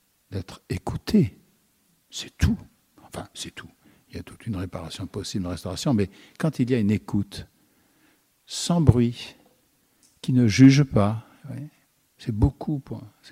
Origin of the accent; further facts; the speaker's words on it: Marseille, Provence-Alpes-Côte d'Azur, France; je suis de Marseille, qu'on me pardonne. J'y suis pour rien d'ailleurs. Et, entre parenthèses, c'est une belle ville.